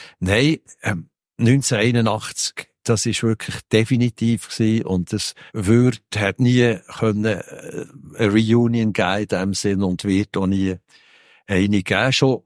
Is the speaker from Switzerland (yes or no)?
yes; Bern, Switzerland; Und als Berner habe ich mich natürlich auf den Bahamas so sehr, sehr wohl gefühlt, weil wir Berner sind ja nicht die Schnellsten.